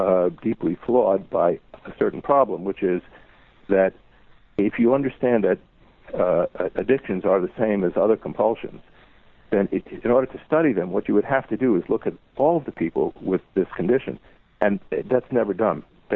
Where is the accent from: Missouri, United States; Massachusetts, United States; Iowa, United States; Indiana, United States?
Massachusetts, United States; Boston; in my hometown here in Boston